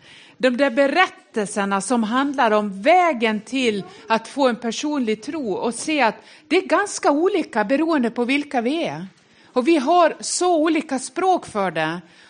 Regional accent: Dalarna County, Sweden; Och ändå så pratar jag väldigt försvenskat nu. Mina syskon och släktingar uppe i Dalarna, de tycker att jag har blivit väldigt försvenskad i mitt uttal. Så det har jag nog.

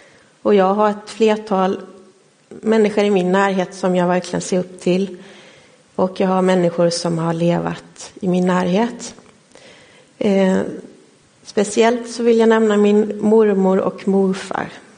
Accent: Gnosjö, Jönköping County, Sweden; Jag är uppväxt i Marås, Gnosjö.

